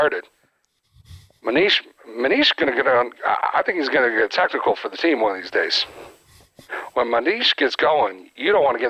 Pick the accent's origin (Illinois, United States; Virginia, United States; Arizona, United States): Illinois, United States; Naperville; Yo, man, I'm straight out of Naptown.